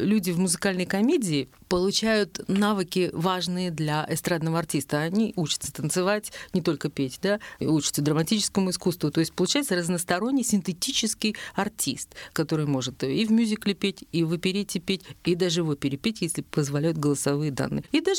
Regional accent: Saint Petersburg, Russia; Но я не хотела уезжать из родного города, я петербурженка.

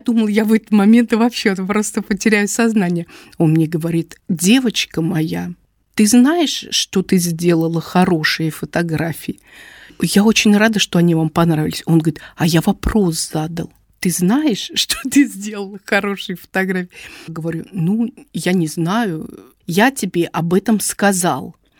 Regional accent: Saint Petersburg, Russia; Я фотограф из Петербурга.

